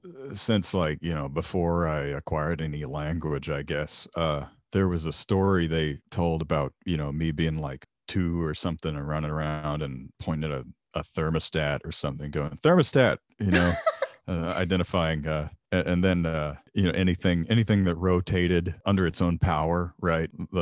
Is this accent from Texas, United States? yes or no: yes; Waco, Texas, United States; I'm from Waco, Texas, exactly halfway between Dallas and Austin.